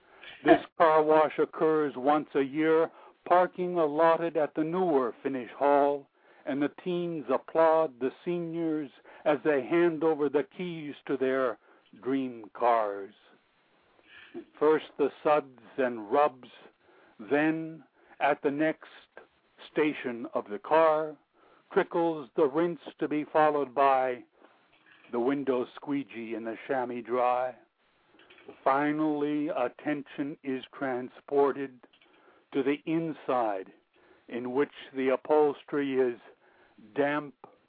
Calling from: California, United States; I'm calling from the great county of Sonoma in California.

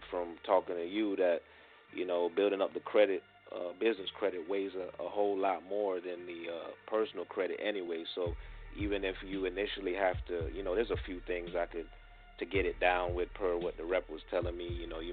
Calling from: Tampa, Florida, United States; from Tampa.

